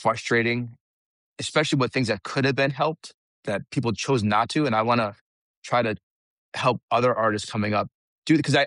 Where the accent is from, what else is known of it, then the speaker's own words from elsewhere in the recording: United States; I'm American by my culture, but by my career, it all stems from Japan.